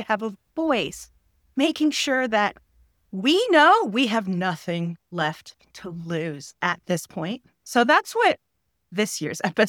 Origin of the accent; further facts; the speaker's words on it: Los Angeles, California, United States; They were the only other Puerto Ricans in my world when I was a child growing up in Los Angeles.